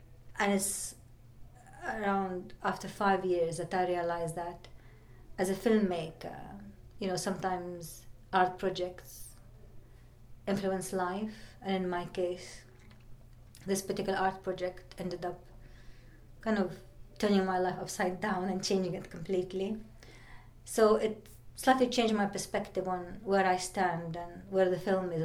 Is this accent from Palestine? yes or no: yes; Bethlehem, West Bank, Palestine; moved away as an adult; And I come from Bethlehem, but I left it just after I finished school. When I left it, I thought Bethlehem was too small and too provincial and too restricting for me.